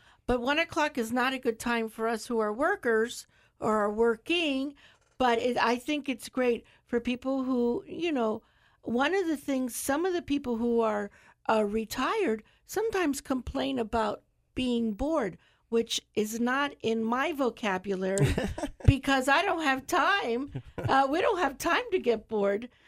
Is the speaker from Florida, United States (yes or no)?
yes; Charlotte County, Florida, United States; So I think that I grew up here in Charlotte County my whole life.